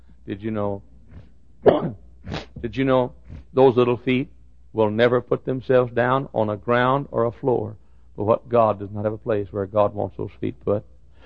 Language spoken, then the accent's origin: English; Dallas, Texas, United States; also born or lived in Italy, Texas; From the day that I was born in Italy, Texas. And at a year of age was moved to Dallas. To that little two-room shack we had out on Ann Arbor Street with an outhouse and a wood stove and a dipper and a bucket of water.